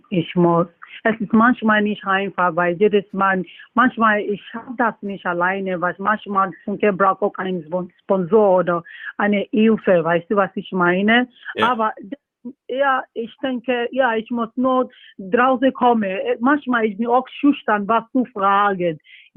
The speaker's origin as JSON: {"language": "German", "country": "Nigeria", "second_language": "German", "said": "Ja, bei uns in Nigeria, es gibt so viele Talente, ne?"}